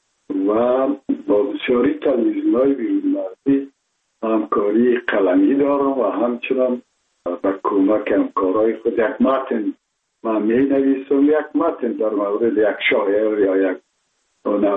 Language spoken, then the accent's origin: Persian; Kabul, Afghanistan; born or raised there